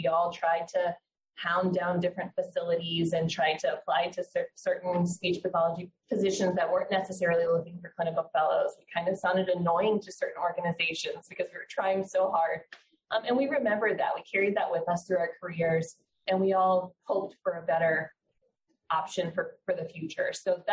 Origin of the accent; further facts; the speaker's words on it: Fort Lauderdale, Florida, United States; now in Tampa, United States; I'm also a native Floridian. I'm from Fort Lauderdale area, actually. And I moved up to Tampa for this fellowship position.